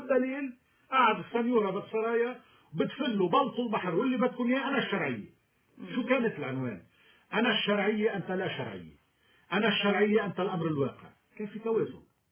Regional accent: Lebanon; بدهم يدفعوا الثمن هن ورح يدفعونا نحن كلبنانيين الثمن.

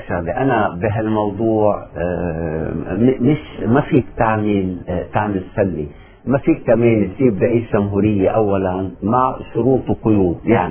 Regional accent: Lebanon; اذا فعلا احنا كشعب لبناني عندنا كرامتنا

